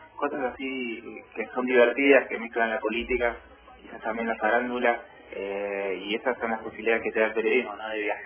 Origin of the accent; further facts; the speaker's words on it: Tierra del Fuego, Argentina; Mi mamá nació allá cuando eran muy pocos habitantes, así que me considero fueguino. Mamá fue a los 4 o 5 años, sí. Y vivió en una casita ahí sobre el lado Pañano, así que soy más fueguino que mucho fueguino.